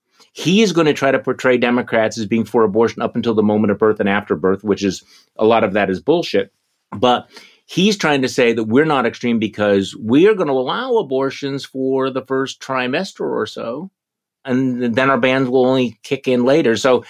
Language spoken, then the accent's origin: English; Milwaukee, Wisconsin, United States; I think it was right here in my hometown of Milwaukee